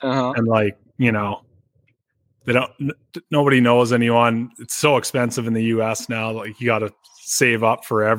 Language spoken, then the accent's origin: English; Canada; I'm from Canada